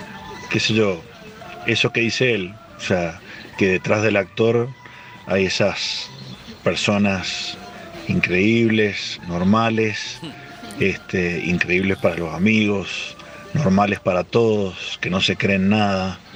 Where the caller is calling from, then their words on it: Mendoza, Argentina; no he tenido la oportunidad de verlo en vivo porque estoy en Mendoza